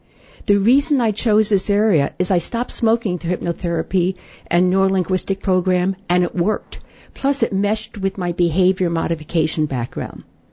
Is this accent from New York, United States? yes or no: yes; Long Island, New York, United States; I was raised on Long Island, New York, went to 13 years of parochial school